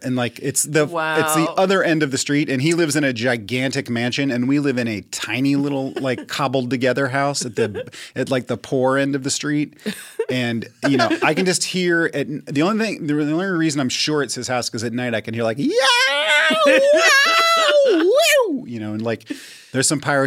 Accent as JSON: {"language": "English", "region": "Virginia", "country": "United States", "tie": "born or raised there", "also_born_or_lived": "New York", "said": "Yeah, in Virginia, mm-hmm. like Northern Virginia. But yeah, I totally relate to that. I was in New York for 10, 11 years."}